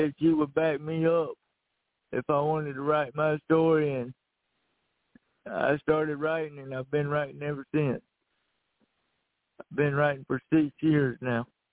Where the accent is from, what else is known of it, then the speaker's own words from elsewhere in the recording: Cottondale, Alabama, United States; I'm from Cottondale, Alabama.